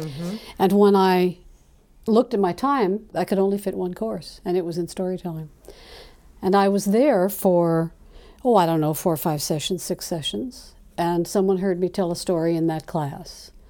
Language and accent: English; New Orleans, Louisiana, United States; The whole family. But I grew up in New Orleans.